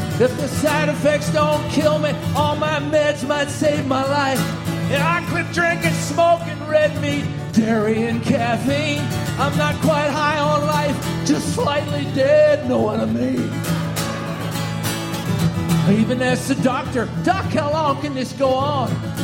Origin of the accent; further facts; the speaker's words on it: New York, United States; also born or lived in Hollywood; I just moved back to New York. I grew up in New York. In the suburbs and lived in the city for years, but then I was out in Hollywood for a few years, but I've just moved back.